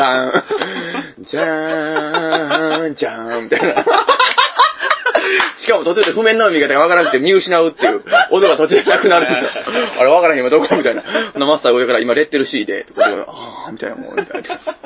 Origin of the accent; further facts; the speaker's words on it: Kyoto, Japan; 京都から来たんですけども